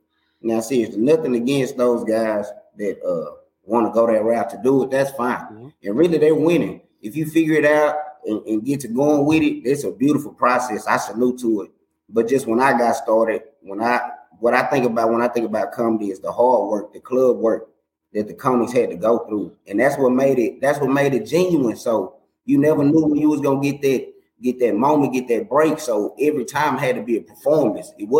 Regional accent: Tyler, Texas, United States; now in Dallas, United States; Born and raised in Tyler, moved to Dallas about 8 years back.

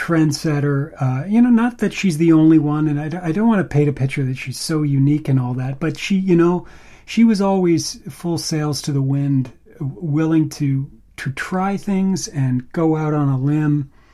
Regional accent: Montreal, Quebec, Canada; I mean, we grew up in Montreal, which at that time in the late 60s, early 70s, was a very exotic place

